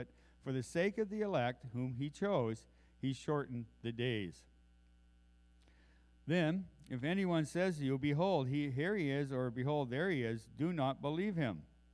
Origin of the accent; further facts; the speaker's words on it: Irish Town, New Brunswick, Canada; I'm in Irish Town, New Brunswick.